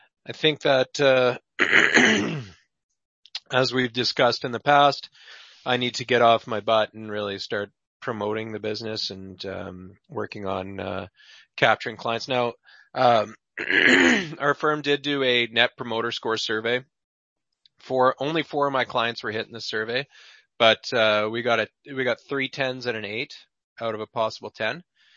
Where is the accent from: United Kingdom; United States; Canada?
Canada; We are a highly taxed populace though in Canada relative to the U.S.